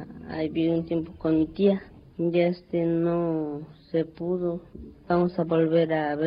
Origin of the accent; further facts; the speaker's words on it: Mexico; now in United States; Cuando nos vinimos de México me sentí triste por mis hermanos